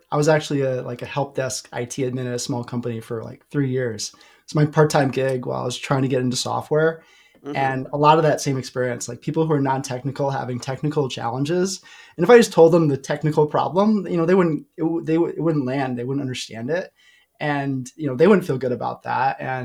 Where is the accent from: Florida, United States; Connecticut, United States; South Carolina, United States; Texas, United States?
Connecticut, United States; Hartford; now in Denver, United States; And initially I'm from Hartford, Connecticut.